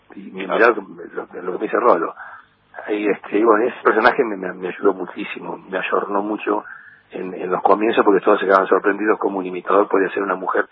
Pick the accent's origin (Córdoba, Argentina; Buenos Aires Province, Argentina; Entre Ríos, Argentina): Buenos Aires Province, Argentina; Cañuelas; imitaba algún personaje en mi pueblo. Yo soy de Cañuelas